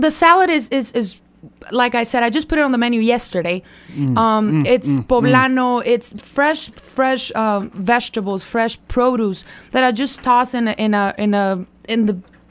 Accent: Sonora, Mexico; I'm from Sonora

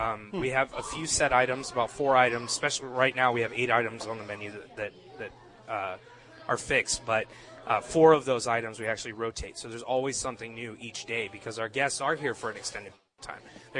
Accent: San Antonio, Texas, United States; I'm from San Antonio, so we're used to heavier chilies and lots of dried chilies in our food

